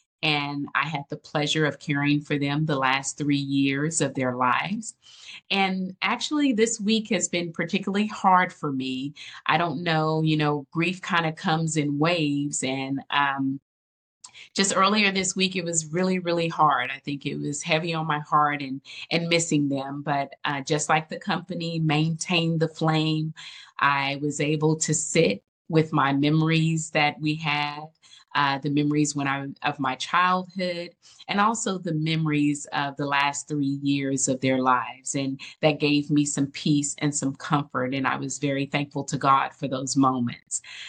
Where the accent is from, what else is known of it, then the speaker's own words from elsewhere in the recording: Austin, Texas, United States; But I am the youngest of six kids, born and raised in Austin, Texas. I come from very humble beginnings.